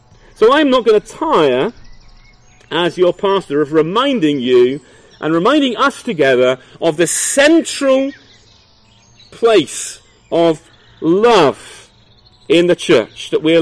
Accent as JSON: {"language": "English", "region": "England", "country": "United Kingdom", "said": "Now, we're reserved English people, at least most of us are."}